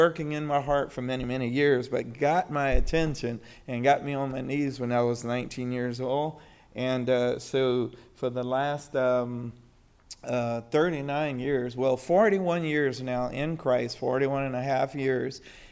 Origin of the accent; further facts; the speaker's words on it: South Carolina, United States; I am from South Carolina. I may not sound like that anymore, but yes, South Carolina farm boy.